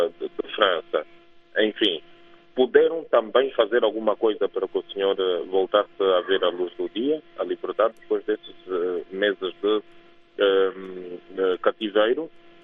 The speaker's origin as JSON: {"language": "Portuguese", "region": "Huíla", "country": "Angola", "said": "eu devo dizer que eu sou oriundo da Uila"}